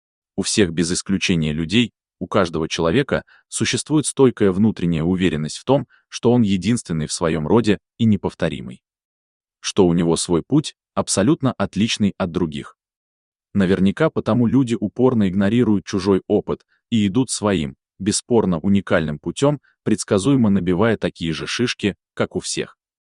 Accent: Moscow, Russia; Мы с моим старшим братом, Владом, родились и выросли в Москве. Наше детство и юность прошли в высотке, расположенной в одном из спальных районов

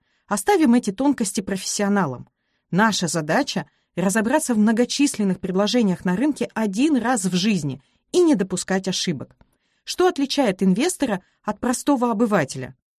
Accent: Vologda, Vologda Oblast, Russia; born there; Я родилась в Вологде, третьим ребенком из четверых.

